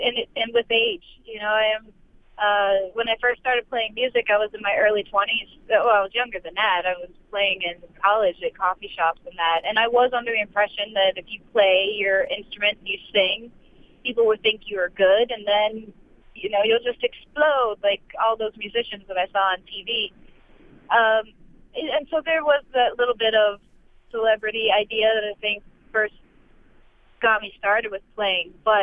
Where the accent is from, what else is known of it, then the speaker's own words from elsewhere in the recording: Pennsylvania, United States; now in Cleveland, United States; Well, I grew up in Pennsylvania. My father's a minister, so we moved just about every 2 to 4 years. For the most part, I was in the Western Pennsylvania.